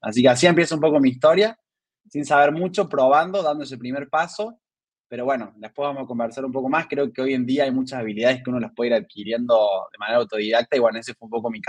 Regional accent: Córdoba, Argentina; soy de Argentina. No soy de Buenos Aires. Soy de la segunda ciudad más grande del país, que se llama Córdoba. Pero estoy muy cerca de Buenos Aires.

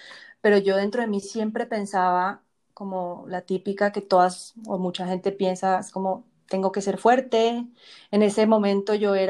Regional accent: Cali, Valle del Cauca, Colombia; moved away; lo trasladaron a Cali, o sea, a mi ciudad natal, a mi país. Después de 20 años de haber vivido por allá

